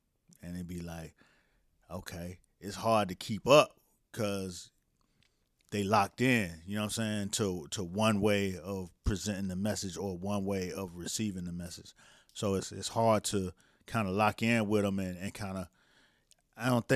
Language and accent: English; United States; I grew up in America, nigga. You know what I'm saying? And I ain't grew up in like in the Middle East where everything was just Muslim.